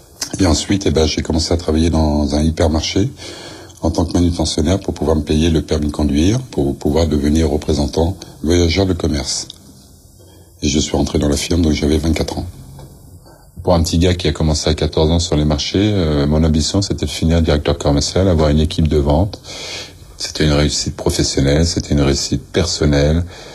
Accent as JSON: {"language": "French", "town": "L'Haÿ-les-Roses", "region": "Île-de-France", "country": "France", "tie": "born or raised there", "said": "Je suis né à Fontenay-aux-Roses dans le 92, mais j'ai grandi à L'Haÿ-les-Roses dans le 94. J'ai grandi au milieu d'une cité, dans un HLM, un F3."}